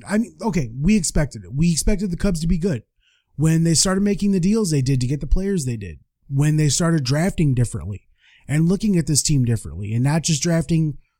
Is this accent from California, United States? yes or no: yes; Los Angeles, California, United States; now in Chicago, United States; I've loved the White Sox pretty much ever since we moved from California, which was 1988. Came from LA, instantly came here.